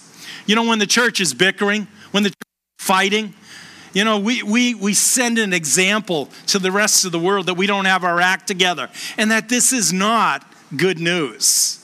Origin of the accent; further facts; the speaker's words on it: Boston, Massachusetts, United States; accent: Boston; I'm a New Englander. I was born and raised in Boston. You can tell by the accent. I knew I wouldn't make it anywhere else. Nobody would understand me.